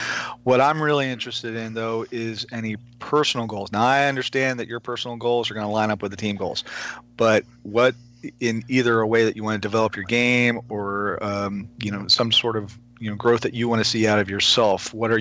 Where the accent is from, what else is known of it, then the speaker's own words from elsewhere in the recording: Bel Air, Maryland, United States; Yeah, I'm from Bel Air.